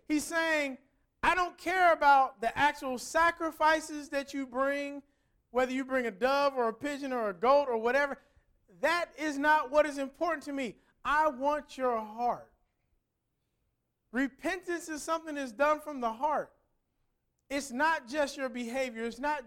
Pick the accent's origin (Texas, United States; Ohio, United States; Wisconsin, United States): Ohio, United States; Cincinnati; Now, I'm from Cincinnati, and in Cincinnati, they do a really big fireworks display on the 4th of July